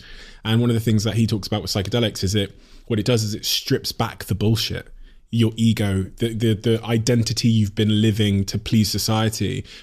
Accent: South West England, United Kingdom; as a kid growing up in Devon in a school of 1,500 white kids

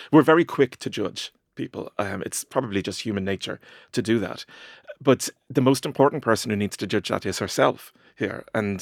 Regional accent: Ireland; growing up in Ireland in the 80s and 90s

